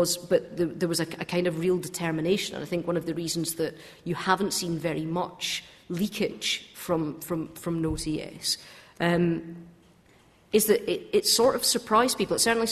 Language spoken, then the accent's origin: English; Scotland, United Kingdom; as somebody who's never really thought about being Scottish and British